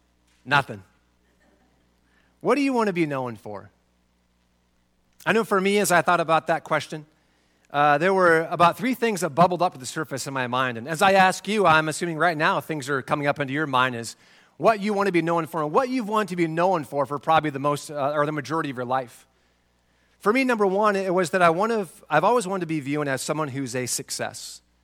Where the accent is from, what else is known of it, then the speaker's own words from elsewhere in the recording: Spokane, Washington, United States; So growing up in Spokane, Washington, as a young guy, I loved basketball.